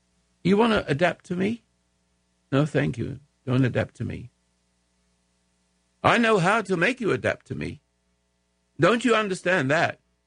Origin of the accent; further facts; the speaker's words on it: England, United Kingdom; I'm still English in a certain way.